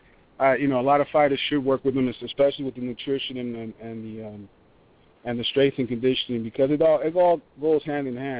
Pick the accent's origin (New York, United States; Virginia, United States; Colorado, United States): New York, United States; Brooklyn; also born or lived in New Jersey; I was from Brooklyn, New York. I lived a little bit in Jersey where I started my boxing and Muay Thai adventures.